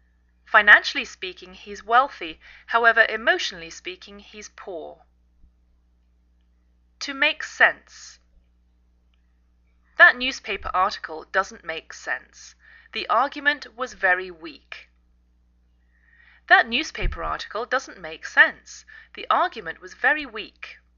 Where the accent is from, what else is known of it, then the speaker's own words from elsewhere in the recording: England, United Kingdom; now in United States; I'm English. I live in the northwest of the United States